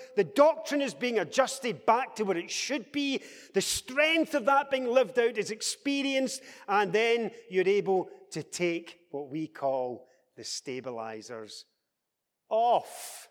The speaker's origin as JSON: {"language": "English", "region": "Scotland", "country": "United Kingdom", "said": "We're from Scotland, metaphorically."}